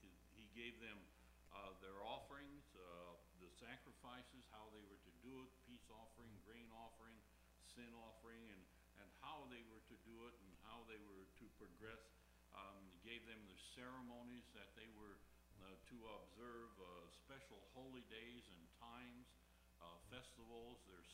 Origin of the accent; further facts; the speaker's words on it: Iowa, United States; They couldn't eat catfish and bullheads like I grew up with over in Iowa.